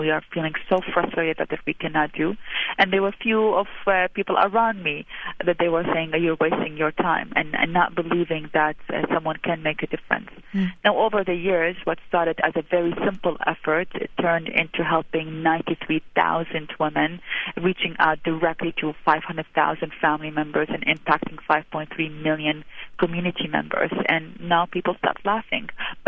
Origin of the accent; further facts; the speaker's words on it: Iraq; now in United States; Growing up in Iraq, it was also illegal for us to own or read newspapers or magazines like Time Magazine or Newsweek.